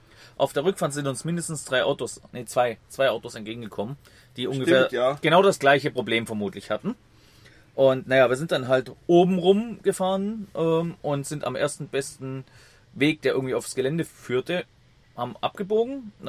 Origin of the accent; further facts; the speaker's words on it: Berlin, Germany; Nee, wir kommen aus Berlin.